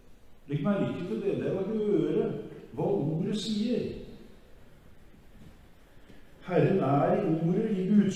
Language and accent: Norwegian; Kragerø, Telemark, Norway; Jeg kjenner en eldre dame nede i Kragerø, en Sandedal, der jeg kommer fra.